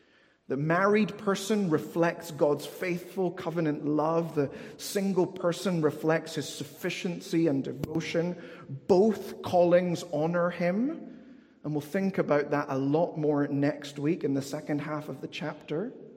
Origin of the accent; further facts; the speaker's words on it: United Kingdom; And it's okay to laugh a bit and be somewhat uncomfortable. We're British, it's fine.